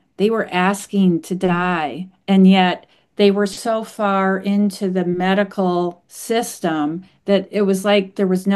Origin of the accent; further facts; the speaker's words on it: Canada; now in United States; I'm Canadian, I live in the States, but my family lives in Canada.